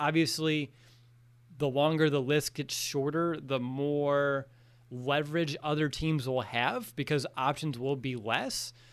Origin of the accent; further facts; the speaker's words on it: Illinois, United States; I'm from Illinois. I play college here. My wife's family's from Illinois.